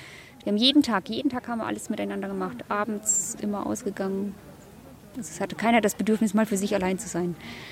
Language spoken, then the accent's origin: German; Stuttgart, Baden-Württemberg, Germany; ich komme aus Stuttgart.